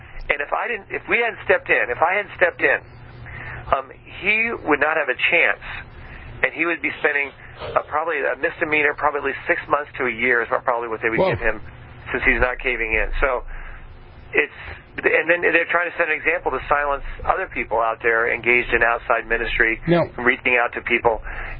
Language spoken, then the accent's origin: English; Texas, United States; You know, I'm a Texan, too. I went to school in Texas.